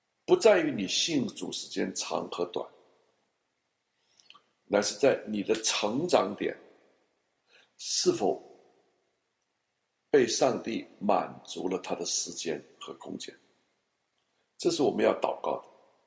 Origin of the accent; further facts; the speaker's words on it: China; 我说我从小到大，我在中国大陆成长